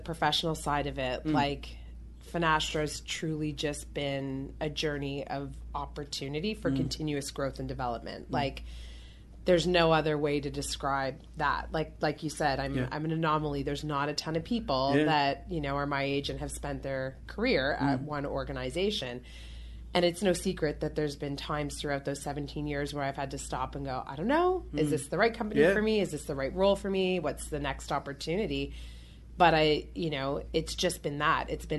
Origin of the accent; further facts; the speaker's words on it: Toronto, Ontario, Canada; I'm born and raised in Toronto.